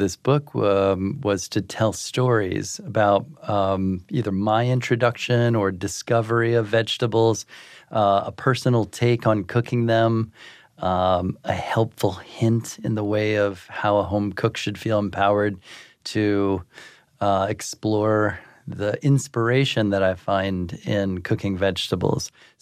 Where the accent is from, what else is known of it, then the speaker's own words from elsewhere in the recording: Midwest, United States; I grew up in the Midwest, and my grandmother, every Thanksgiving, would serve the dish, the baked sweet potatoes with marshmallows.